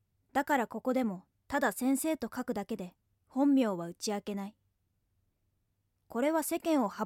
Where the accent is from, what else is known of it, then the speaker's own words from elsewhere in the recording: Tokyo, Japan; 1999年8月20日生まれ、出身は東京都です